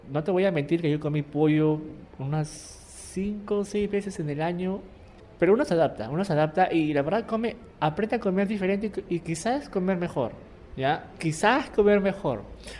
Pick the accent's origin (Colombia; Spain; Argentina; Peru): Peru; Y a veces uno como peruano a veces hace las cosas de manera espontánea, ¿no?